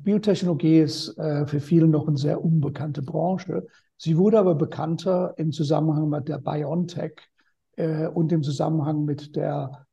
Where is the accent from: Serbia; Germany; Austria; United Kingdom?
United Kingdom; German is a second language; Wie man vom Namen schon hört, bin ich nicht gebürtiger Österreicher, obwohl mein Deutsch eher Deutsch ist, auch nicht gebürtiger Deutsche, sondern Brite.